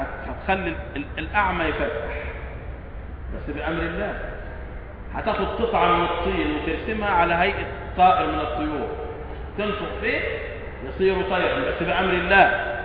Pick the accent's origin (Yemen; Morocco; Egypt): Egypt; احنا عندنا في مصر نقول اماره.